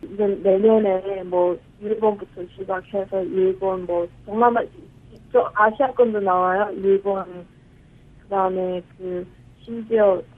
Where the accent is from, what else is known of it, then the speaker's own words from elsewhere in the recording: North Korea; 저도 똑같은 탈북자였고